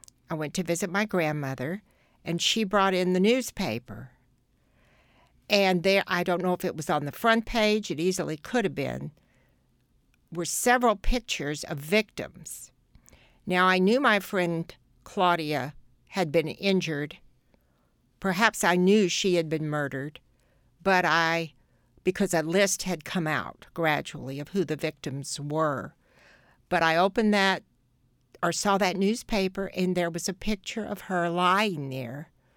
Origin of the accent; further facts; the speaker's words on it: Austin, Texas, United States; I was born in Austin, Texas in 1944. Went to high school here at St. Mary's Academy, and then came directly to the University of Texas